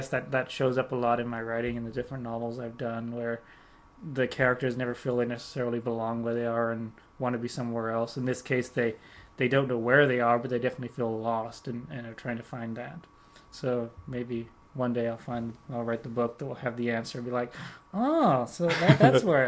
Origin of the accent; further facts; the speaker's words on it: Spain; moved away as an adult; now in United Kingdom; I was born in Spain and raised there for 18 years, and then I came over here for college.